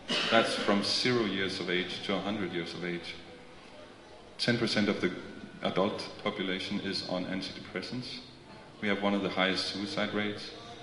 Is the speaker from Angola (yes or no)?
no; Denmark; I'm from Denmark, which is probably as far as you can get away from Mayapur in terms of culture.